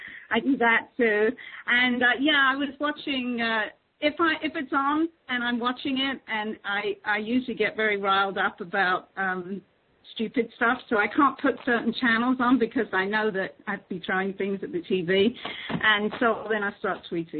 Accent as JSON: {"language": "English", "region": "London", "country": "United Kingdom", "lives_now": "United States", "said": "I am definitely from England. I'm actually from London, really, truly London. And, yes, I'm definitely an American. I became a citizen"}